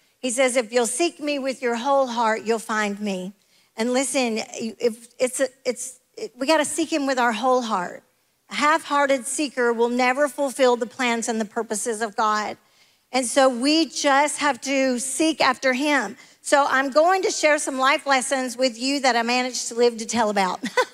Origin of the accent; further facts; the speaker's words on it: Birmingham, Alabama, United States; Well, I was raised in Inslee, in the inner city of Inslee